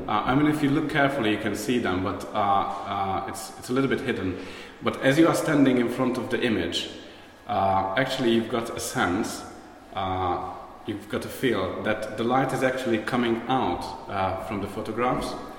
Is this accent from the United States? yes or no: no; Hungary; and I'm from Hungary.